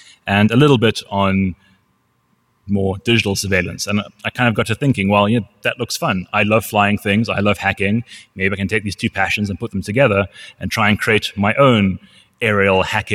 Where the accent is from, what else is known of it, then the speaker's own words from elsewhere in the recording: Zimbabwe; I'm originally from Zimbabwe, a small landlocked country in Southern Africa.